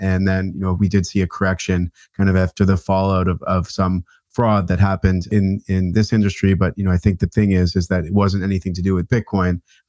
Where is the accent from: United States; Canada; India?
Canada; myself growing up in Canada.